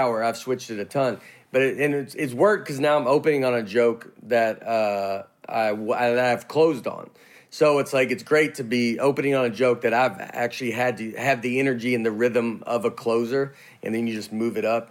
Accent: the South, United States; So since I'm talk slower and I'm from the South and all this

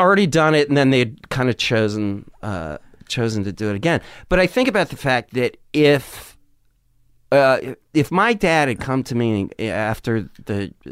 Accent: Wisconsin, United States; it never occurred to me growing up in Wisconsin

